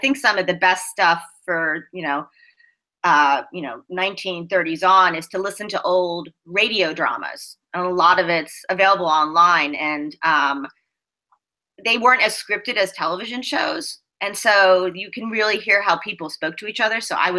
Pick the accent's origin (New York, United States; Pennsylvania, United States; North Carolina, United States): Pennsylvania, United States; I grew up in Pennsylvania, and we had a pretty free-range childhood.